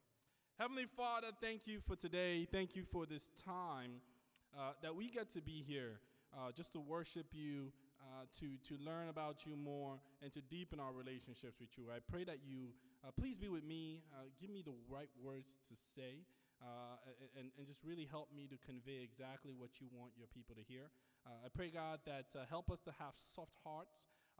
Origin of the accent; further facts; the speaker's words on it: Nigeria; English is a second language; I am from Nigeria, but it's been a long time.